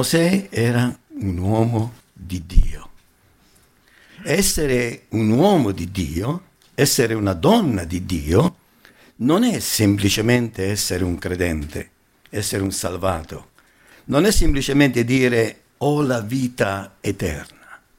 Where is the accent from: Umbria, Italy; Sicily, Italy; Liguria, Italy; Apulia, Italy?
Apulia, Italy; Foggia; now in Milan, Italy; Sono 55 anni che vivo a Milano, dal 67, pensate, però non potrò mai dire sono di Milano. Non posso mai dire che appartengo a questa zona. Devo dire sono di Foggia.